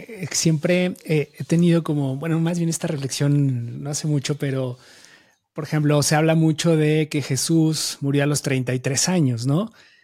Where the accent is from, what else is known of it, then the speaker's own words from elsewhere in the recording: Mexico; born there; yo soy una persona religiosa, soy católico porque nací en México y porque esto me tocó y esto fue la herencia que tuve de mi familia.